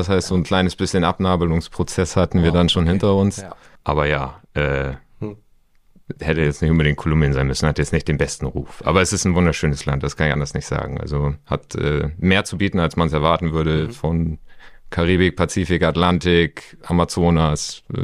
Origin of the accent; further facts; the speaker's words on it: Flensburg, Schleswig-Holstein, Germany; born there; also born or lived in Alveslohe, Germany; Hast du selber gesagt, ursprünglich aus Flensburg, bin da geboren. Dann sind meine Eltern kurz nach Alvislohe gezogen, das ist neben Kaltenkirchen. Und dann nach der Trennung der Eltern, als ich so 3,5 war, sind wir dann wieder hochgezogen.